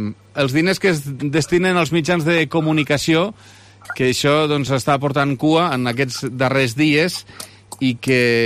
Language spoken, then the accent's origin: Catalan; Lleida, Catalonia, Spain; que vivim a Lleida i que som de Lleida i que parlem de Lleida